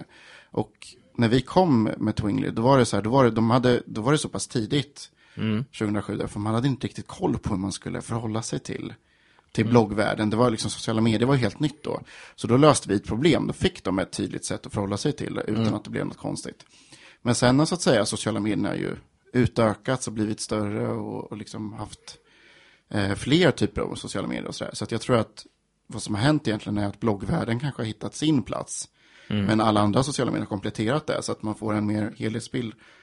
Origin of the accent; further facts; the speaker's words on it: Linköping, Östergötland, Sweden; now in Stockholm, Sweden; Och jag är från Linköping från början, så jag har egentligen bara bott i Stockholm i 3 år, men det känns som länge nu.